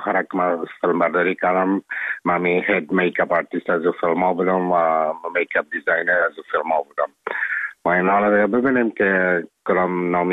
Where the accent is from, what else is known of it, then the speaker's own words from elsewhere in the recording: Afghanistan; now in Czech Republic; ما افغان هستم.